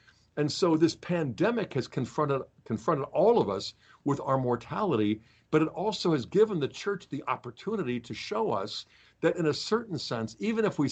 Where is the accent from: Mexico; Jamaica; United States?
United States; Pittsburgh, Pennsylvania; I was raised in Pittsburgh, and that's where the first of the zombie movies was filmed